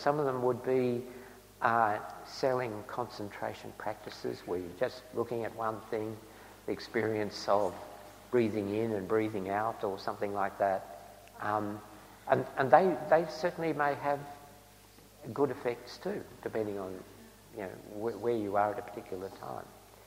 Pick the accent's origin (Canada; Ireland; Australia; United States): Australia; it's difficult to not fall into a state of terminal shame being an Australian at the moment.